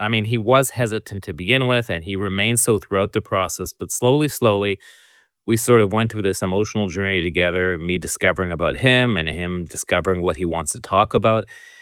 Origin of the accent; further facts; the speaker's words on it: Israel; also born or lived in Boston, United States; now in Canada; I myself was actually born in Boston because my parents moved to the U.S. and then moved to Israel when I was young. So I'm a Canadian-American Israeli.